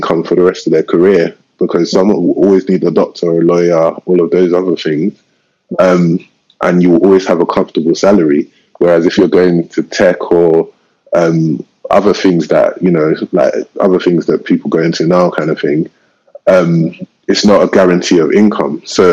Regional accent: Southwark, London, United Kingdom; and we're from Southwark as well, so you can get good, really good properties there

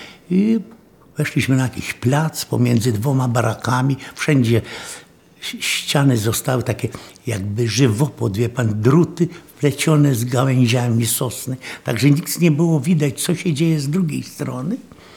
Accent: Częstochowa, Silesian Voivodeship, Poland; born there; Mówię, Częstochowa, Warszawa, Opatów, bo ja jestem urodzony w Częstochowie.

